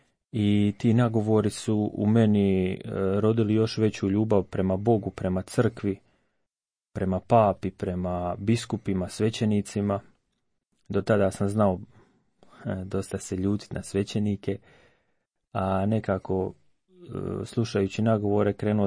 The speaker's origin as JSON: {"language": "Croatian", "town": "Ljubuški", "region": "Federation of Bosnia and Herzegovina", "country": "Bosnia & Herzegovina", "tie": "born there", "said": "imam 26 godina, rođen sam u Ljubuškom, mjesto u Hercegovini."}